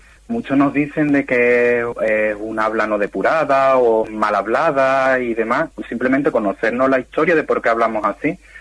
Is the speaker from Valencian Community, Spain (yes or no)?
no; Gibraleón, Andalusia, Spain; Voy a decir una que es de mi pueblo, de mi localidad. Soy de Gibraleón, de Huelva, y allí usamos aviate.